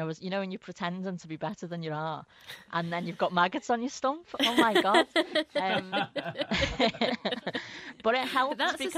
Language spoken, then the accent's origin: English; Skelmersdale, North West England, United Kingdom; I'm from Skem, aren't I, which is, like, not, you know, not Liverpool. It's, like... poor version of Liverpool